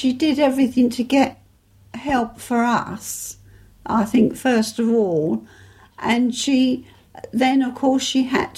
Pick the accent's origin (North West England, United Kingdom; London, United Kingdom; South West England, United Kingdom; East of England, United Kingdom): London, United Kingdom; born there; in London, just outside London, actually. Yes, that's right. I was born not in the city of London, but in London, outer London.